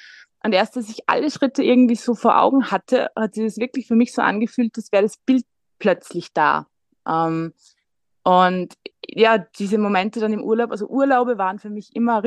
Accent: Austria; Ich komme aus Österreich. Das wird man vermutlich hören ein bisschen.

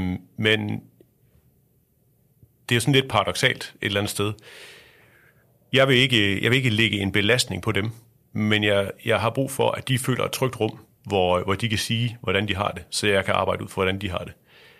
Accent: North Denmark Region, Denmark; Jeg er vokset op ude i Thy. Det er gammel indremissionsk område, og det er Jantelovens Højborg.

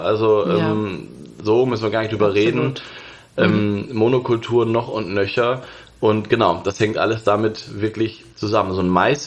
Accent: Lower Saxony, Germany; also ich komme ja aus Niedersachsen

